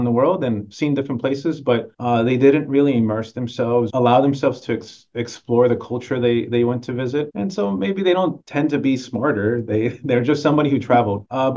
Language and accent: English; San Antonio, Texas, United States; I grew up in San Antonio, Texas, which is 3.5 hours away from the U.S.-Mexico border. And my mom is from Mexico, so I grew up going to Mexico a lot, to visit